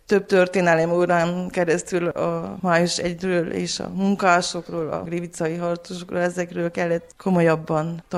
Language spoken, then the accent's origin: Hungarian; Vârghiș, Covasna, Romania; A szülőfalumban, Vargyason, gyerekként